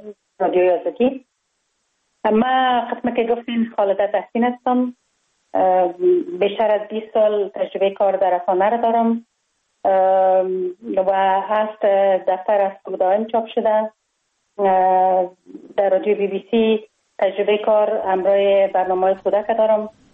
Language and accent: Persian; Kabul, Afghanistan; من خوشبختانه در خانواده روشن فکر به دنیا آمدم. در شهر کابل در محله کوته سنگی تولد شدم.